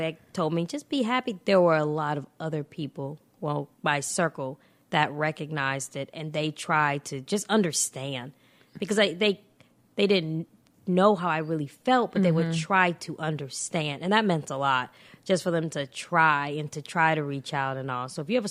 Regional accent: Albany, Georgia, United States; because I'm from Albany. And let me, I'm going to say Albany. I'm from Albany. I don't say it right, because my mom's from Rhode Island. I have this accent.

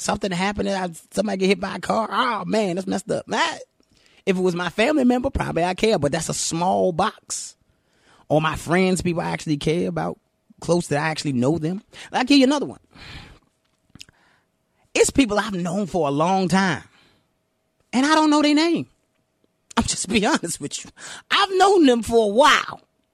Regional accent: Richmond, Virginia, United States; I grew up in a place, and I say this all the time, I grew up in Richmond, Virginia.

